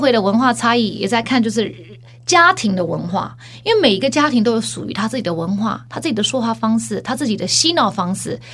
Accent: United States; 因为我们在美国长大我们看太多不同的种族在一起

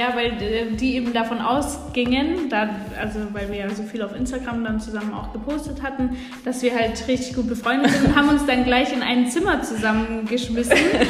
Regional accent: Stuttgart, Baden-Württemberg, Germany; meine Mutter wohnt hier bei mir in Stuttgart. Also ich komme auch aus Stuttgart gebürtig, habe schon immer hier gewohnt, direkt in Stuttgart-Mitte.

